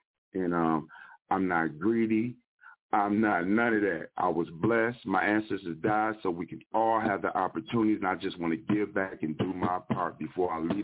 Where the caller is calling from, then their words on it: Wisconsin, United States; Wisconsin.